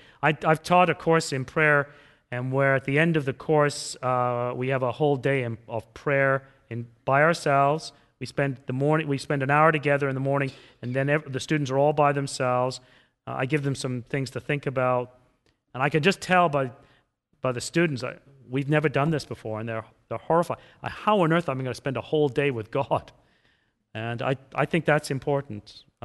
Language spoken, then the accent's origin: English; England, United Kingdom; I grew up in England as the son of an immigrant from the Middle East with black hair.